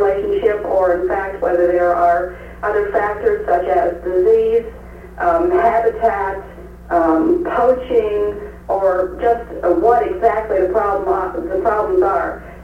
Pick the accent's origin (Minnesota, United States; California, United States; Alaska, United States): Alaska, United States; Fairbanks; I am from Fairbanks, and I've been in Alaska since 1959.